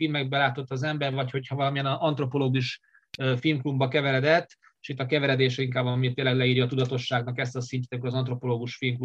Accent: Győr, Győr-Moson-Sopron, Hungary; bár nekem is olyan Győrből jövök

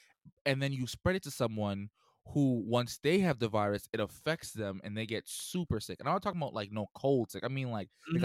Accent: Jamaica; I'm Jamaican, so I have a lot of family who works in the hospital.

